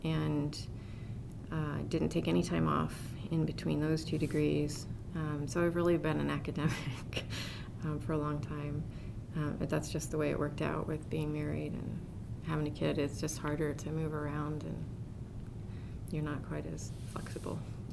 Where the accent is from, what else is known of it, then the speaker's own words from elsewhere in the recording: Montana, United States; So I grew up in Montana, and it's hard to not be in the outdoors a lot up there.